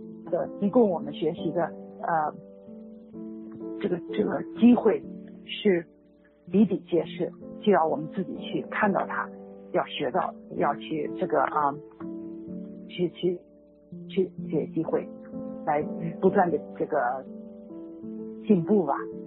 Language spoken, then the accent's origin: Chinese; China; 我在中国长大的时候